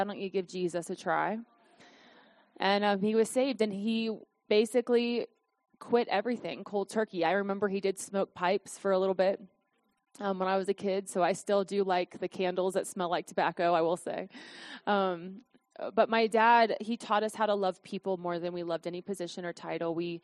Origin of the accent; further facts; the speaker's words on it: Cincinnati, Ohio, United States; I was raised in the Church of God throughout my entire life in Cincinnati.